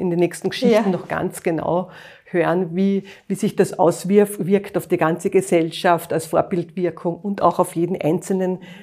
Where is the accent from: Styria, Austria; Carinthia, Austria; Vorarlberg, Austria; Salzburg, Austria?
Carinthia, Austria; moved away as an adult; now in Vienna, Austria; Ich bin 57 Jahre alt, in Kärnten aufgewachsen, was man auch hört.